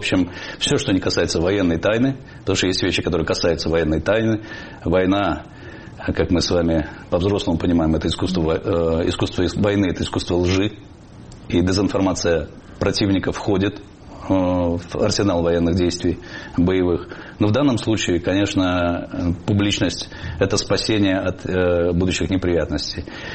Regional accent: Belarus; мы, белорусы

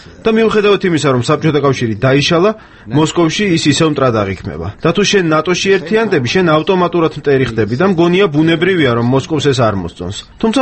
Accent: Sweden; მე თავად შვედეთიდან ვარ და შვედეთი წლებია ევროკავშირის წევრია.

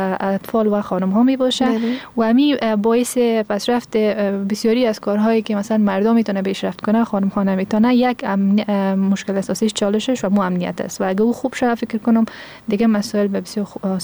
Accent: Afghanistan; چون هرچی نباشه ما افغان هستیم

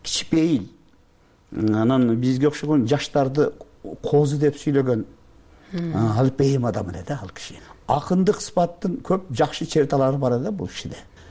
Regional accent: Leilek, Batken Region, Kyrgyzstan; Мен Лейлектем.

